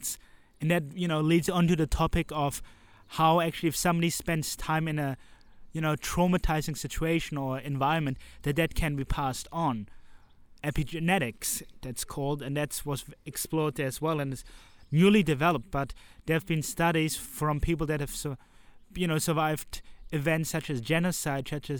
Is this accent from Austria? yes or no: no; Transylvania, Romania; from my home country, Romania, and maybe even my area, Transylvania.